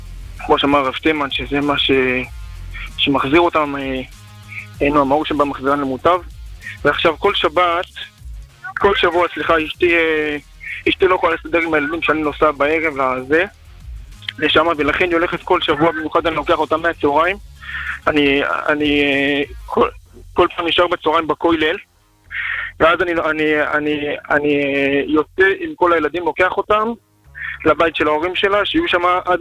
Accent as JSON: {"language": "Hebrew", "town": "Bnei Brak", "region": "Central District", "country": "Israel", "said": "מבני ברק."}